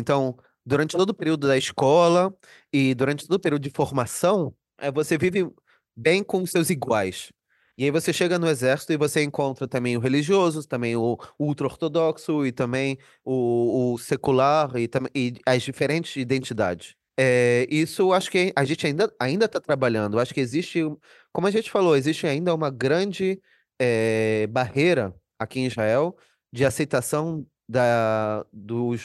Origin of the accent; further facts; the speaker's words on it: Rio de Janeiro, Brazil; Então, eu cresci no Rio de Janeiro, mas eu cresci dentro da comunidade judaica.